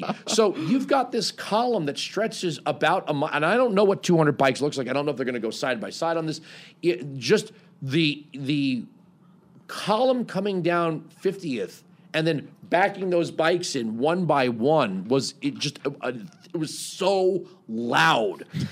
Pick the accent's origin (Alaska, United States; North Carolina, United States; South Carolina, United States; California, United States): South Carolina, United States; Like, we're from South Carolina.